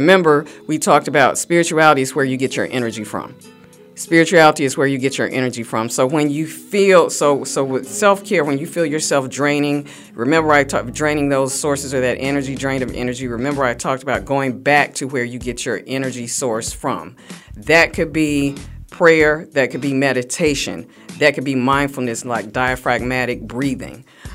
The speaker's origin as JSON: {"language": "English", "region": "the South", "country": "United States", "said": "So I mean that even just coming from a Southern culture, and I'm from the South."}